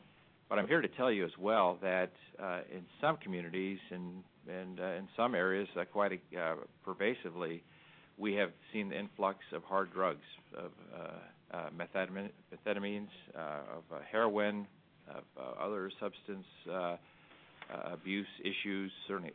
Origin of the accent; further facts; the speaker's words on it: Dillingham, Alaska, United States; You know, I'm born and raised in rural Alaska. I'm from Dillingham, so I'm pretty familiar with the circumstances surrounding the VPSO program in my part of the state.